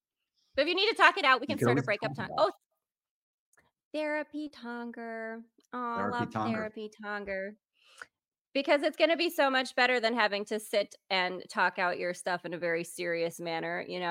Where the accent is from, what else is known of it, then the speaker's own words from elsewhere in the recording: South Dakota, United States; I'm from South Dakota where we say Pierre instead of Pierre. So we don't say anything correctly in the Midwest